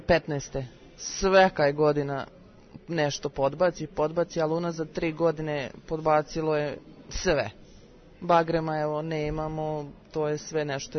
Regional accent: Bosnia & Herzegovina; doselili smo pri svega iz Bosne, nismo živjeli ovde.

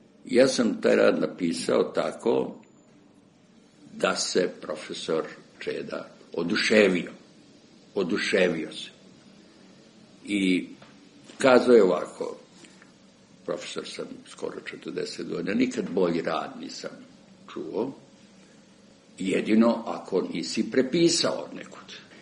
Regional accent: Crvenka, Vojvodina, Serbia; now in Belgrade, Serbia; Kad sam došao iz Crvenke, gde sam išao u osnovnu školu, došao sam u 10. Beogradsku gimnaziju koja se nalazila gore na Zvezdi u Senjaku

